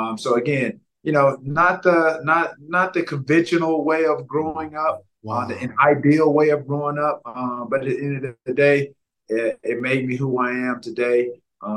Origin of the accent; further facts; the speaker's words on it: the South, United States; Growing up in the South, Jalen, you played with a number of athletes.